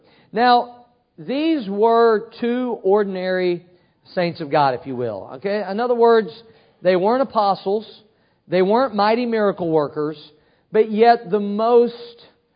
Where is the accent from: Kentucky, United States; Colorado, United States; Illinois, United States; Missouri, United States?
Missouri, United States; moved away as an adult; now in Florida, United States; When I went to Bible college, I was from Missouri. I went to Jacksonville, Florida. That's how I ended up in Florida.